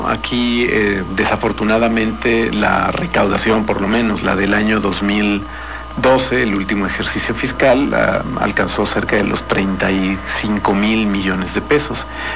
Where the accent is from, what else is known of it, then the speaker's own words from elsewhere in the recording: Mexico; Aquí, como mexicanos, en la cultura del autocuidado de la salud, debemos estar bien informados